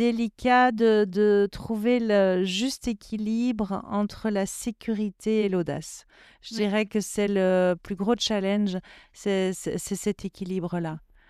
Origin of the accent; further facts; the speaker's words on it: Brussels, Belgium; Et donc nous bruxellois n'ayant pas de gouvernement, on n'a pas de subsides.